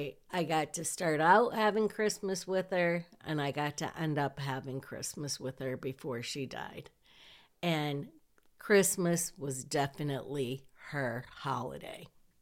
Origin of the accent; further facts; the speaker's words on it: Hillsdale, Michigan, United States; we decided we were going to come back to Hillsdale, my hometown where my mom's house was